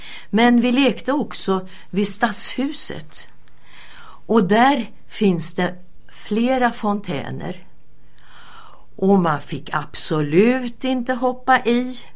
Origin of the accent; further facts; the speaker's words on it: Stockholm, Stockholm County, Sweden; Jag har vuxit upp i Stockholm, som numera är en väldigt busy stad med mycket buller och bång. Men på min tid var det faktiskt närmare en liten småstad.